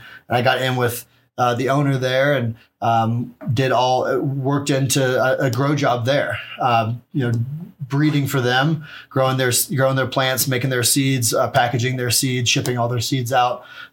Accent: Texas, United States; now in Colorado, United States; So whenever I landed in Colorado, I moved here to grow cannabis for a living.

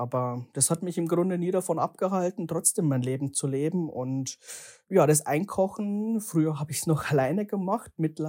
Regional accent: Passau, Bavaria, Germany; accent: Bavarian; Genau, ursprünglich stamme ich aus der eher ländlichen Gegend im Raum Passau. So, ja, Richtung Sterding, falls ihr das kennt, also die Grenze zu Österreich. Daher auch mein Dialekt.

